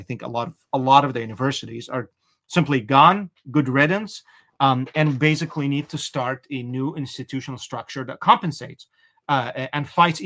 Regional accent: Egypt; You know, growing up in Egypt, that was actually all the information.

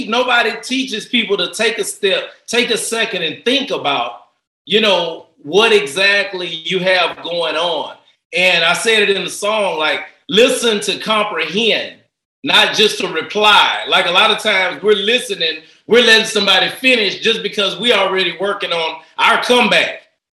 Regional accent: Port Arthur, Texas, United States; I'm from Port Arthur, Texas, right? But I was hard or nothing. I was like Steve Urkel of Port Arthur, right?

